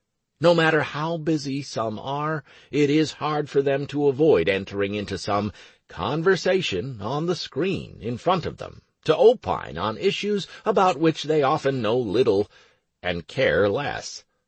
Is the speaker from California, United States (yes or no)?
yes; California, United States; All of my life, from my earliest years growing up on the Mexico-California border, languages and cultures have fascinated me.